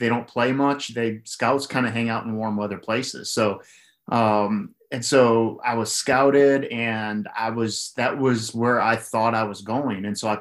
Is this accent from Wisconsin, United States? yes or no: yes; Milwaukee, Wisconsin, United States; now in Charlotte, United States; I grew up in Milwaukee. So I moved down to Charlotte, North Carolina about 3 years after I started